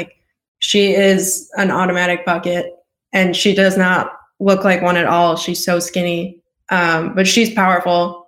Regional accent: Chicago, Illinois, United States; because I'm from Chicago and I have a family friend who's actually owns the team

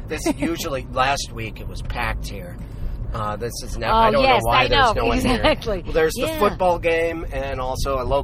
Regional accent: Missoula, Montana, United States; I am from Missoula.

